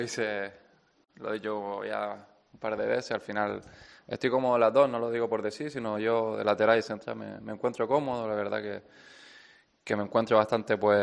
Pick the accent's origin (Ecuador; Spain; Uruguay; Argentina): Spain; Canary Islands; También somos cuatro canarios